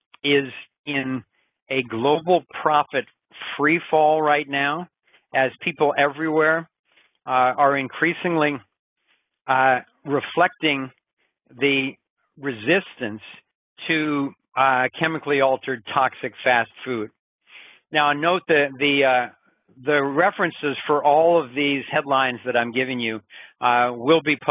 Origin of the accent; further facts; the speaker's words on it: Santa Cruz, California, United States; here in my hometown of Santa Cruz, California